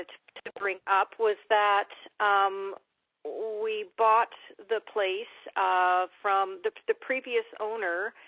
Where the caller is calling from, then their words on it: Gabriola Island, British Columbia, Canada; I'm calling from Gabriola Island, B.C.